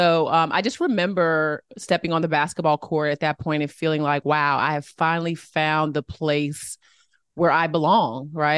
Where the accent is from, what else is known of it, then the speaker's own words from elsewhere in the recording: Boston, Massachusetts, United States; born there; I was born in Boston. My parents were obsessed with Harvard.